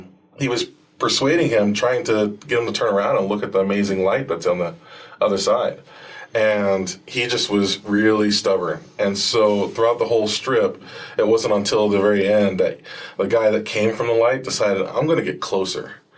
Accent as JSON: {"language": "English", "town": "Palm Harbor", "region": "Florida", "country": "United States", "tie": "born or raised there", "said": "I grew up in Palm Harbor, Florida. That's actually where I joined the church."}